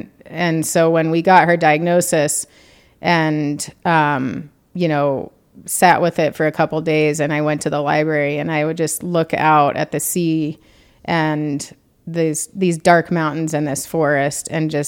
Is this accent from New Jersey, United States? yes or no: no; Colorado, United States; You know, I'm from Colorado, so sun is my thing.